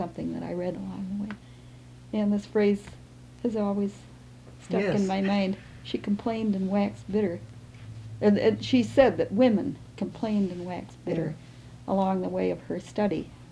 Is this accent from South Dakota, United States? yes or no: yes; South Dakota, United States; My mother came from northern Germany. My father came from the Black Forest area. And I was born in South Dakota.